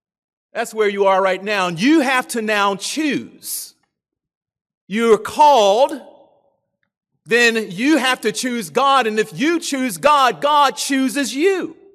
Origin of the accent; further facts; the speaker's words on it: Baltimore, Maryland, United States; I grew up in Baltimore in the inner city.